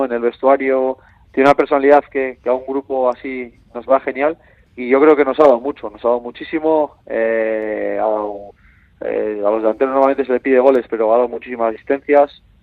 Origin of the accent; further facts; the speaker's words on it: Bilbao, Basque Country, Spain; Al final yo soy de Bilbao y desde pequeño en mi casa siempre es así el Athletic.